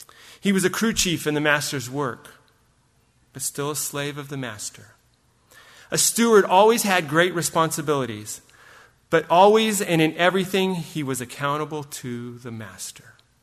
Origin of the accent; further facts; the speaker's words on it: Rialto, California, United States; when I grew up in Rialto.